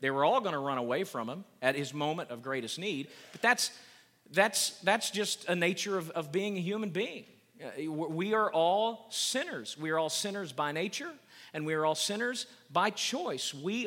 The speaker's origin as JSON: {"language": "English", "region": "Oklahoma", "country": "United States", "tie": "born or raised there", "said": "I could go out onto our front porch at my home where I grew up in Oklahoma, and I couldn't see a house anywhere."}